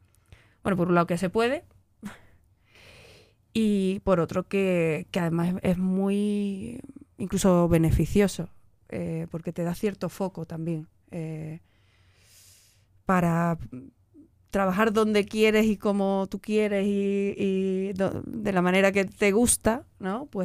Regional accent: Huelva, Andalusia, Spain; soy de Huelva y que hago alarde de que soy de Huelva constantemente, la verdad, pues, y que volví, bueno, después de estar en Sevilla y en Córdoba, o sea, ciudades cercanas trabajando, regresé a mi ciudad

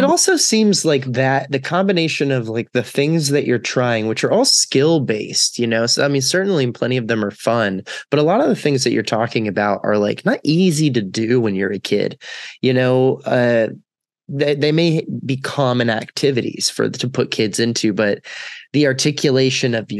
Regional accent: Texas, United States; I think about growing up in Texas and being into hip hop.

